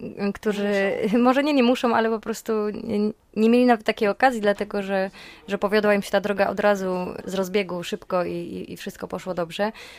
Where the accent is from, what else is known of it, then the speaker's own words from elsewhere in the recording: Wałbrzych, Lower Silesian Voivodeship, Poland; Ja pochodzę z Wałbrzycha i to było wyjątkowe, szczególne miejsce dla nas.